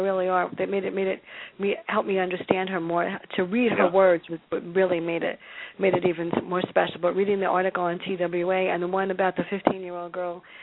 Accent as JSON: {"language": "English", "town": "The Bronx", "region": "New York", "country": "United States", "tie": "born or raised there", "said": "that's why I wrote my children's books of our antics when we grew up in the Bronx."}